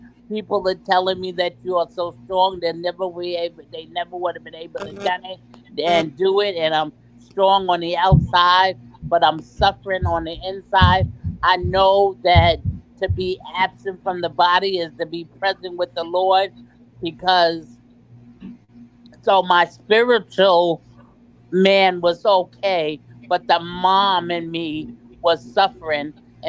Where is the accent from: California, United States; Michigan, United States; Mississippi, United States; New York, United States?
New York, United States; Long Island; I'm from Long Island, New York. I live in Copaig.